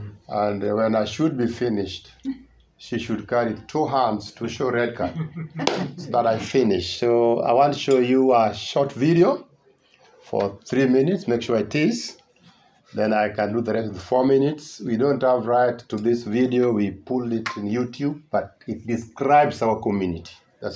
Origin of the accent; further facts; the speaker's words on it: Nairobi, Kenya; married to Ruth. We come from Nairobi, Kenya.